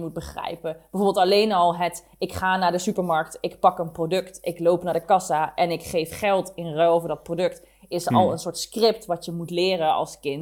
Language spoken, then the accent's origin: Dutch; Mierlo, North Brabant, Netherlands; now in Eindhoven, Netherlands; want ik woon nu dus weer in Eindhoven. Ik ben ook geboren in Eindhoven. Ik heb mijn eerste levensjaren in Eindhoven gezeten. Mm-hmm. En daarna zijn we naar Mierlo verhuisd. Nou, dat is nou ook niet echt heel ver van Eindhoven vandaan.